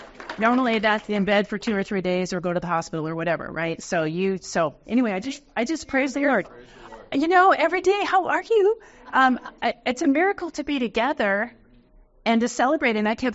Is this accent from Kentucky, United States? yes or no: no; Newcastle, Washington, United States; I was from the Newcastle, Renton area, and we met in Sweden.